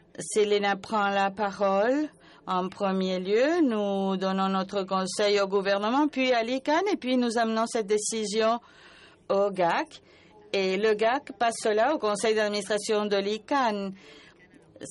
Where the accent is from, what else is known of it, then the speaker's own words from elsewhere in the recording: Romania; Moi, je viens de la Roumanie.